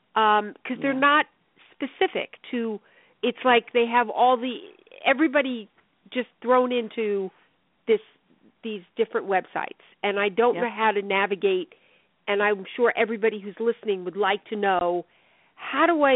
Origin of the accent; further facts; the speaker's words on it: New York, United States; you can hear my accent, so I'm originally from New York.